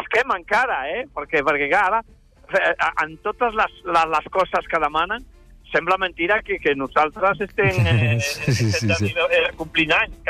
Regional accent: Sarria, Galicia, Spain; jo sóc de Sàrria, que està al costat ja de Lleó, que és de la província de Lugo

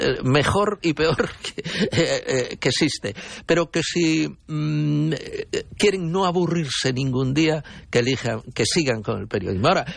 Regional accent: Spain; Pero lo que no ha cambiado son los españoles. Somos nosotros los españoles.

